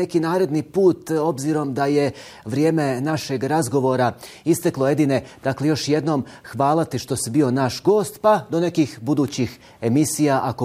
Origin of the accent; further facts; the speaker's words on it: Bosnia & Herzegovina; dobro se skontaj, kako to kažu kod nas u Bosni